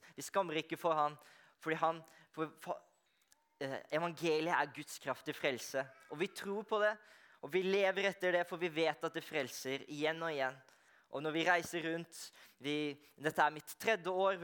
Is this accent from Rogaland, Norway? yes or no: no; Kløfta, Akershus, Norway; Det fint, det fin liten, rundt 10-12 000 mennesker, så det der jeg vokste opp. Så jeg har flyttet litt rundt omkring etter hvert. Jeg halvt amerikansk, jeg har bodd litt i USA, og så har jeg tatt utveksling i Spania